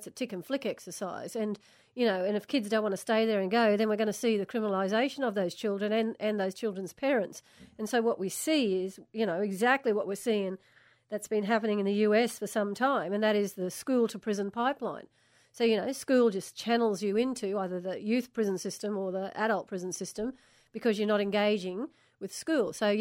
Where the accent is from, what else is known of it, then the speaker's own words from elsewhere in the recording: Brisbane, Queensland, Australia; I grew up in the north side of Brisbane, over at Kedron. So my parents were working class.